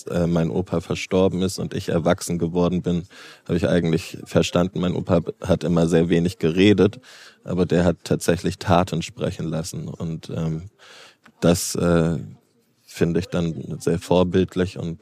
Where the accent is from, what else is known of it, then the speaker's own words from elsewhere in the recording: Bavaria, Germany; an den Ort zurück, wo ich herkomme, was ich fast vergessen habe, nämlich Bayern